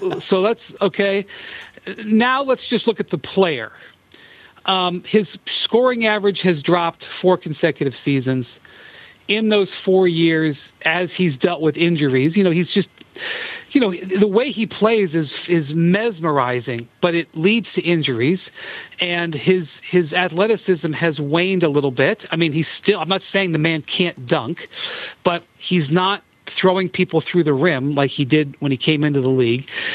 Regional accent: Cleveland, Ohio, United States; And, you know, I'm from Cleveland. I'm not, you know, I'm not from Paris.

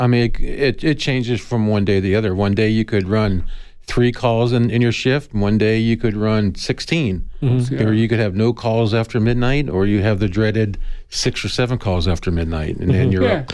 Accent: Maryland, United States; No, I'm from Maryland. Oh, okay, I'm from back east.

